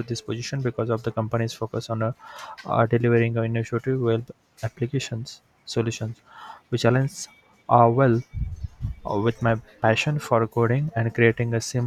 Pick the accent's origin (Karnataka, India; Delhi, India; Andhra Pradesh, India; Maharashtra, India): Maharashtra, India; I'm from Maharashtra.